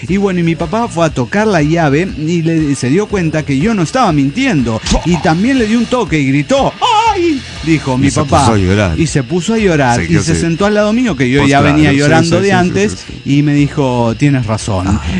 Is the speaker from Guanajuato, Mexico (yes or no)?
no; San Luis Potosí, Mexico; de San Luis Potosí.